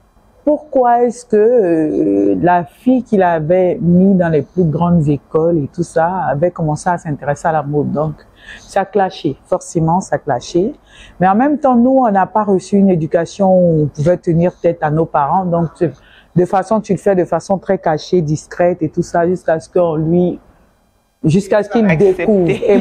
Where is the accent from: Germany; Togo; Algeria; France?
Togo; moved away as an adult; Donc, je suis partie du Togo.